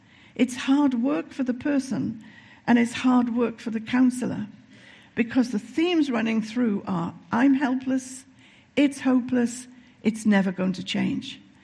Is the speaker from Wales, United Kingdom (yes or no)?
yes; Wales, United Kingdom; I do it myself sometimes because I'm Welsh and I tend to tip into hiraeth and hoel very quickly.